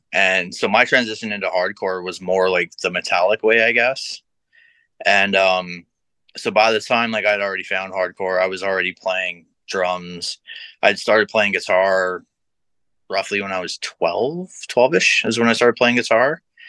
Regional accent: Western Canada, Canada; Oh, no, I grew up out west.

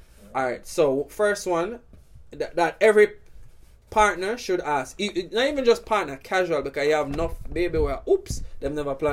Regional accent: Jamaica; I come from Jamaica

